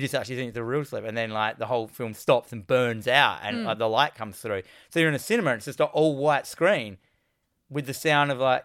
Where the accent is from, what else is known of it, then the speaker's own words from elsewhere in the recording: Australia; it was always that thing I was always confused in growing up in Australia.